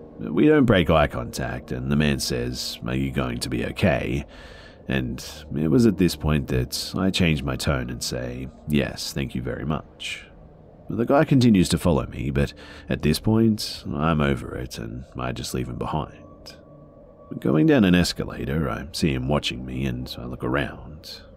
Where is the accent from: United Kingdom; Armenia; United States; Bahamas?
United Kingdom; I'm British, but I loved it.